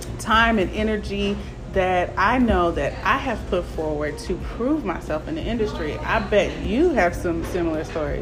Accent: Oakland, California, United States; I have to remind people, I'm from Oakland.

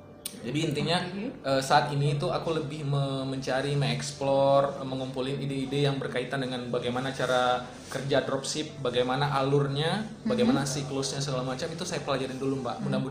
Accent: Batusangkar, West Sumatra, Indonesia; kalau saya kan asli bukan orang Padang disebut, tapi orang Sumatera Barat. Itu kan rata-rata Sumatera. Orang perantau ya, bukan orang Padang. Tapi saya orang Batu Sangkar.

